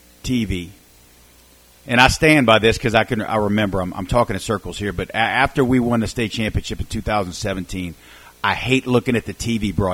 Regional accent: United States; Look, I'm an American man, and I'm one of those America First guys.

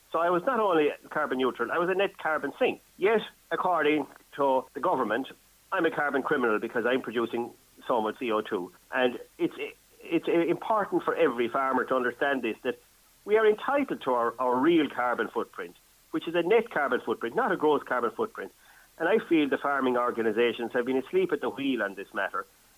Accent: Ireland; I'm an Irishman

